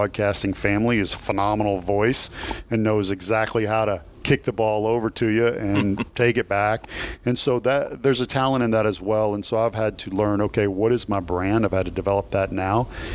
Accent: Kentucky, United States; Well, yeah, and I'm from Kentucky, so we all get it.

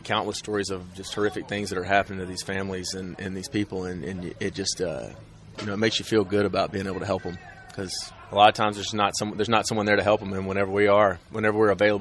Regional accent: Tuscaloosa, Alabama, United States; geez, a lot of Alabama was hit. There was like 200 something tornadoes went off through the state, but my hometown Tuscaloosa was hit by an F4 or F5.

